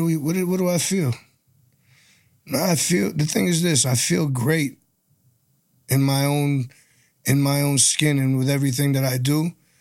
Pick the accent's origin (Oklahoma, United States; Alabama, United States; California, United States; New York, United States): New York, United States; but you know, I'm from New York. We got in.